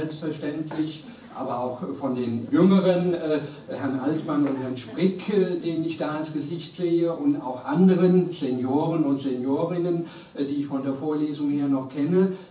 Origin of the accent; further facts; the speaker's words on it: Limburg an der Lahn, Hesse, Germany; In der Tat, ich komme aus Hessen, aber ich komme eigentlich aus Nassau. Um es genau zu sagen, Limburg an der Lahn müsste Ihnen ein Begriff sein, auch Bischofssitz, Sitz einer Diözese und so weiter. Das ist meine Heimat.